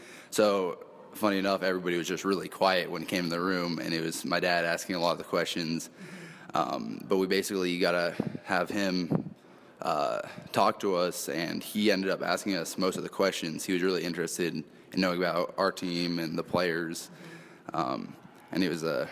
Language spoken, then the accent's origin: English; California, United States; Yeah, I'm from California.